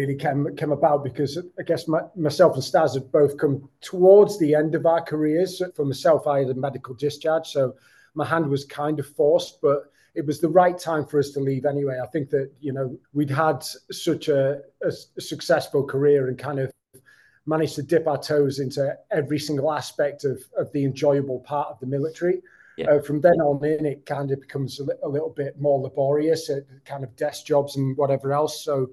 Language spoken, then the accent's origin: English; Kendal, North West England, United Kingdom; So I was born in the Lake District, Kendal, Cumbria, and yeah, I spent most of my earlier years there, just kicking around in the local countryside